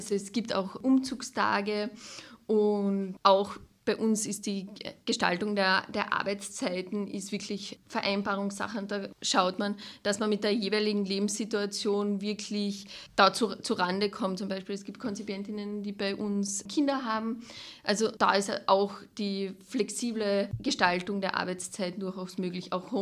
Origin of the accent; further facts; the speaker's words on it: Carinthia, Austria; now in Vienna, Austria; also wie man unschwer überhören kann, komme ich aus Kärnten und habe so bei meinem Umzug nach Wien